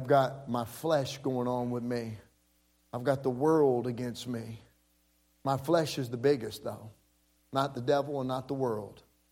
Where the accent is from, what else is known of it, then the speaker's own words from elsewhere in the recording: Arkansas, United States; I'm from Arkansas, Southeast Arkansas. I got saved down there. And you know what we have down there? We're 10 miles from Louisiana.